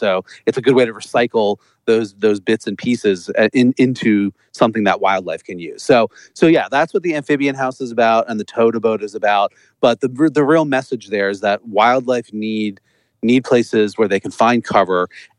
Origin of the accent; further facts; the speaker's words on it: Middletown, New Jersey, United States; Oh, I grew up in a town called Middletown, which is sort of like central New Jersey.